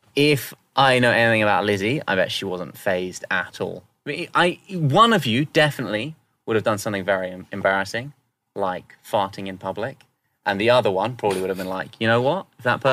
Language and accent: English; Caterham, South East England, United Kingdom; Oh, wow. Just throwing out my hometown.